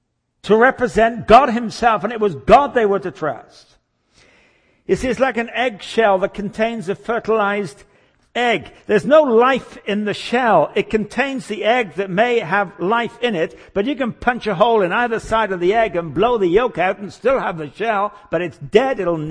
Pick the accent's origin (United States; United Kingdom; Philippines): United Kingdom; England; because I come from England and Britain.